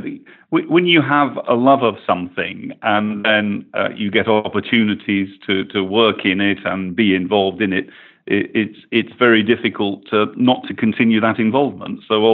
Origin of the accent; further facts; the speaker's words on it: Yorkshire and the Humber, United Kingdom; Speaking as a Scotsman brought up in Yorkshire, of course, money is of no importance to me whatsoever.